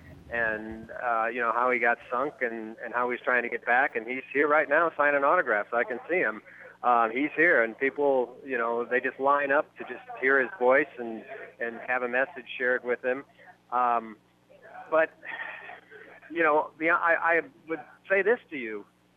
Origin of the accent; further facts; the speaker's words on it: Nebraska, United States; born there; Well, it happened when I was born in Nebraska and went to horse racing in Exarban for the very first time.